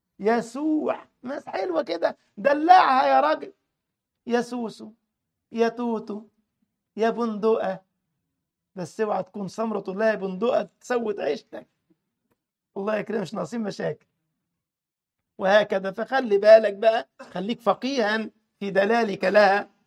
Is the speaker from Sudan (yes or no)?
no; Egypt; عندنا في مصر دلع، مش عارف عندكم انتوا أسامة بتقول في المغرب اسمه ايه